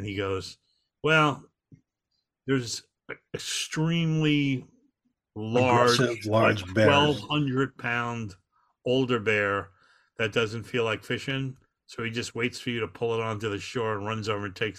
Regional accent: New York, United States; I'm from Long Island and we have woods, but I've never seen real woods before

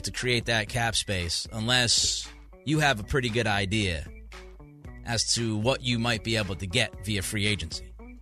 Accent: New England, United States; Obviously, I grew up in New England.

